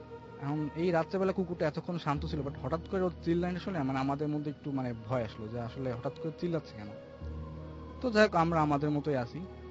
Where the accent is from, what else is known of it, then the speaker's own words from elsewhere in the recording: Dhaka, Dhaka Division, Bangladesh; আমি যাত্রাবাড়ি থেকে আসছি।